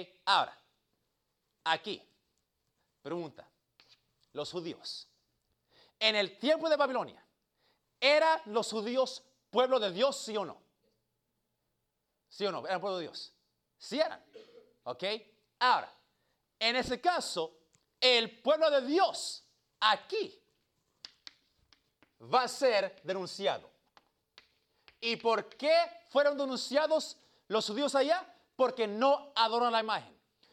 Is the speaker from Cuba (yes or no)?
yes; Cuba; Obviamente, esta segunda bestia no puede ser Cuba. Soy cubano, ¿ok?